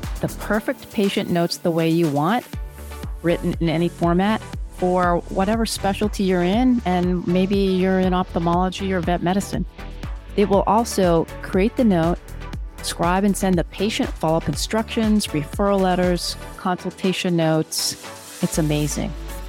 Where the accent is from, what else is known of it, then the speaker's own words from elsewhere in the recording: Florida, United States; I'm happy to be back in my home state of Florida somewhat.